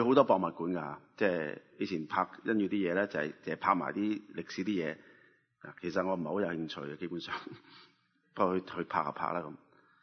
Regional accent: China; 咁當然啦，我係中國人，個感情會豐富啲。

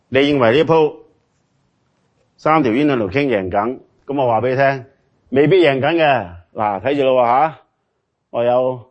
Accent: China; 没错，我们中国人有个这样的美德，我哋乜都靠自己

